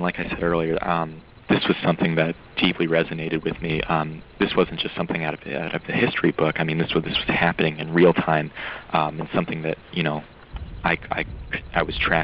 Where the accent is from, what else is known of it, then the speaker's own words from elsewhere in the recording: Florida, United States; I was born and raised in South Florida.